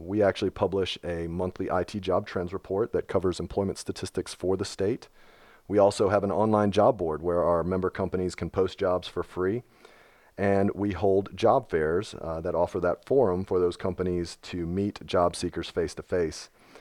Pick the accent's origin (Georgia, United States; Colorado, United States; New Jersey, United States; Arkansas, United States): Georgia, United States; Atlanta; I'm from Atlanta, so I was at least in the area when that happened.